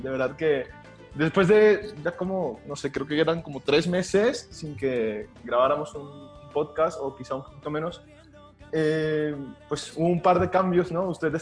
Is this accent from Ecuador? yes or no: no; Venezuela; now in Mexico; si mi acento se confunde mucho, ¿no? Porque entre venezolano que vivía en la frontera, que ahora estoy en México con un montón de mexicanos, pues me cuesta un poquito.